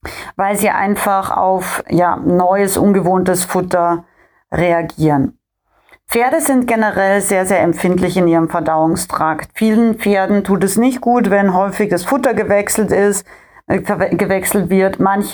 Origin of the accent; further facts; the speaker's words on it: Austria; ich bin ja ursprünglich in Österreich aufgewachsen und komme da ja auch her aus den österreichischen Bergen, und wir haben auf fast 1000 Meter Seehöhe gelebt